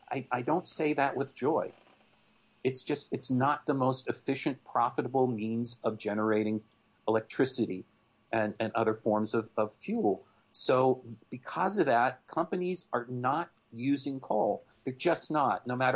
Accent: West Virginia, United States; there tends to be a thing of within the people of my home state of like expecting the world to come to them instead of reaching out to what else is out there in the world

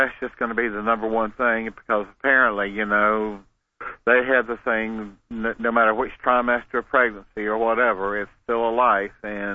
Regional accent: Camden, South Carolina, United States; that's Camden, South Carolina, is my native home. Uh huh. And so I was born and reared in the South and graduated from the Citadel.

